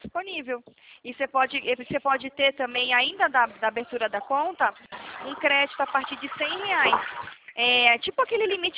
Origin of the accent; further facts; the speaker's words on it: Pará, Brazil; now in São Paulo, Brazil; Eu não sou daqui, né? Eu sou do Pará, mas tem uns 10 anos que eu moro aqui na cidade.